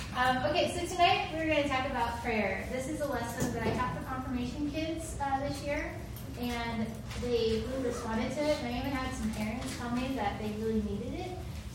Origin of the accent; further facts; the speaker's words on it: Texas, United States; I didn't have a pool. Okay, I grew up in Texas. I had a water trough.